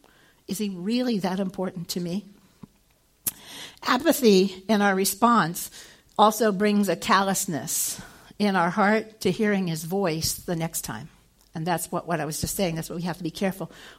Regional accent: Indiana, United States; I'm from Hoosier, originally from Indiana.

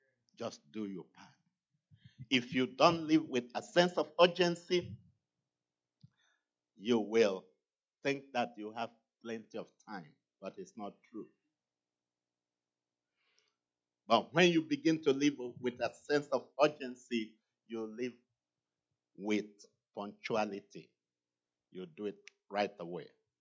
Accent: Nigeria; born there; I have always appreciated the fact that I was born in Nigeria.

